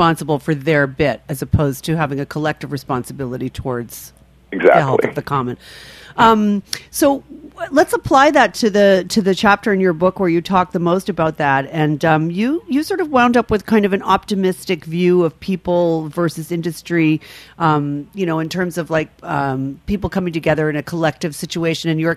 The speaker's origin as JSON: {"language": "English", "town": "New York City", "region": "New York", "country": "United States", "said": "I'm from the Upper West Side of Manhattan."}